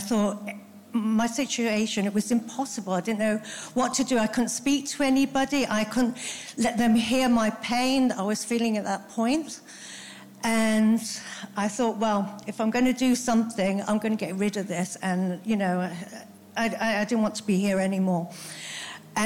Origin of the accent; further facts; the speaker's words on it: Scotland, United Kingdom; now in South Africa; when I was a little girl in Scotland, as you might notice, I haven't got a South African accent. I was born in Scotland